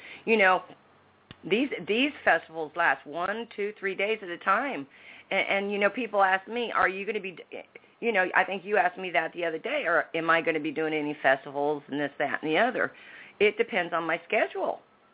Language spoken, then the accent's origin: English; Iowa, United States; Even though I was raised in Iowa, it's the difference.